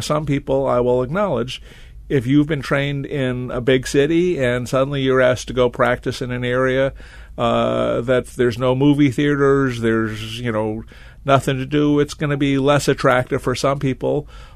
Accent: San Antonio, Texas, United States; now in Raleigh, United States; And I grew up in San Antonio, Texas, where it's even hotter than Raleigh, North Carolina.

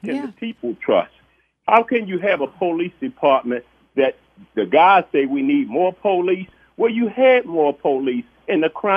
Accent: Baltimore, Maryland, United States; I've been in Baltimore all my life, born and raised in the Sandtown area, but I am 71 years old.

